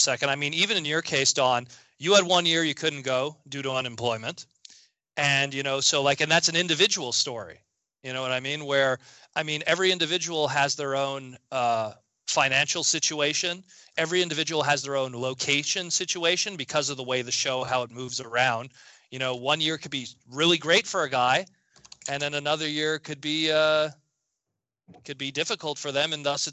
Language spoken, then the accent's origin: English; Canada; Canada. I'm from Canada.